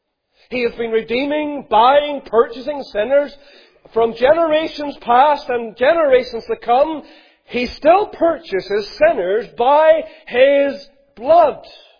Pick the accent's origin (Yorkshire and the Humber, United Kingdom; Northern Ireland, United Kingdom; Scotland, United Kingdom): Northern Ireland, United Kingdom; Ballymena; I'm from Ballymena.